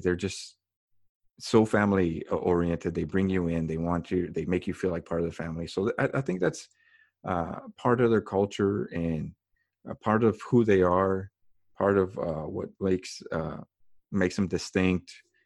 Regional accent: United States; And that's how I grew up here in the States.

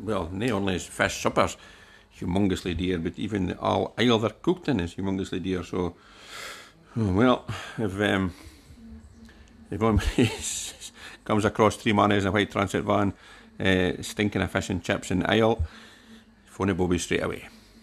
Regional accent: Scotland, United Kingdom; So as a Scottish folk, or Northeasters, I should say, our place.

